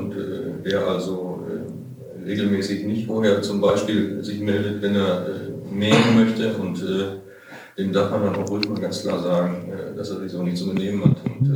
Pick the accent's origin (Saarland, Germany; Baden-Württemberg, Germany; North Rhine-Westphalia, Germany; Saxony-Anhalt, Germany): North Rhine-Westphalia, Germany; Ich bin am Niederrhein aufgewachsen. Typische Niederwildgegend, dann lebe ich seit den 80er Jahren in Münsterland in typischen Niederwildgegenden.